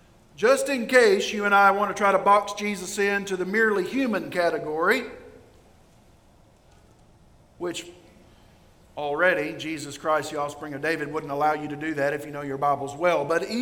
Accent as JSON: {"language": "English", "country": "Ireland", "said": "So Irish knew this. I'm Irish."}